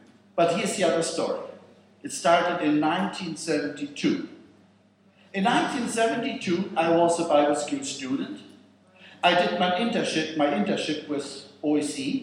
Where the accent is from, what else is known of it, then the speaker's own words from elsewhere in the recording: Australia; You have to know I'm from Australia.